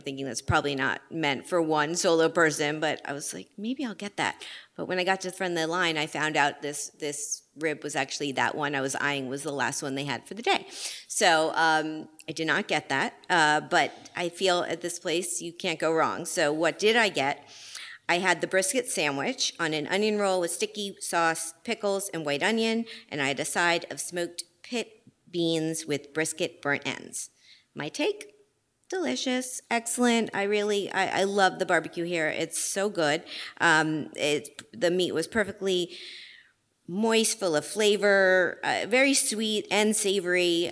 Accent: Miami, Florida, United States; So down for Thanksgiving, I was down in Miami, which is my hometown

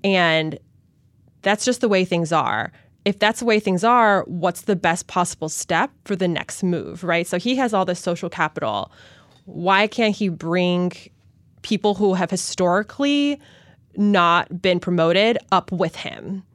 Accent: United States; I'm Chinese American. I don't love the idea of someone who doesn't have my background making money off of my food as a fact.

